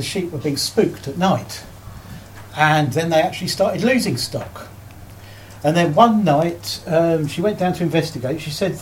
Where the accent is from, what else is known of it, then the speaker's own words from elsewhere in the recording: South East England, United Kingdom; I was born and brought up in Surrey, and of course, in the 60s, there was a Surrey puma, high-profile account.